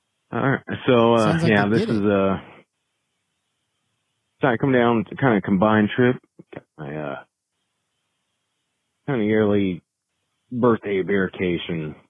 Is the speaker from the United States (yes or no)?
yes; Utah, United States; But I'm from Utah.